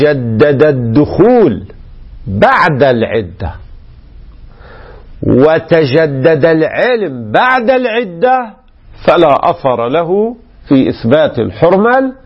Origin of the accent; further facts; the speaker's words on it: Lebanon; هذا الذي نسميه عندنا في لبنان مثلا كتب كتاب